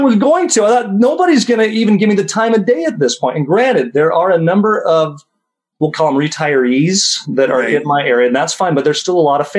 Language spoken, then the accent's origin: English; St. George, Utah, United States; I want to go home as to where I grew up. And St. George is my hometown.